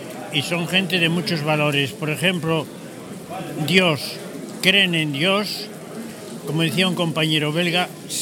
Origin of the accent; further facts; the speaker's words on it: Soba, Cantabria, Spain; Quiero mucho a los de Ruesga, pero soy de Soba.